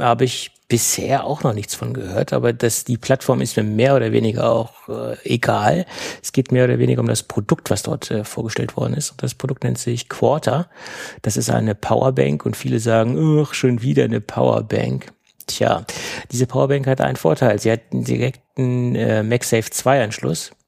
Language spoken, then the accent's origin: German; Germany; Und da ich ja aus Deutschland komme, kann ich mich natürlich ganz leicht auf irgendeine Stadt festlegen.